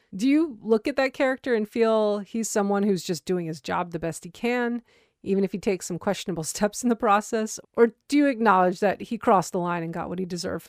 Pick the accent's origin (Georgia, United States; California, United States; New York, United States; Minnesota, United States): New York, United States; I especially love that as a New Yorker, because we have this similar blend of Spanish and English spoken in exactly the same way.